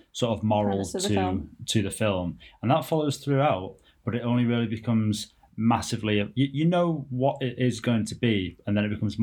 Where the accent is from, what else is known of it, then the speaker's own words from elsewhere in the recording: Liverpool, North West England, United Kingdom; I'm 28 and I'm from Liverpool.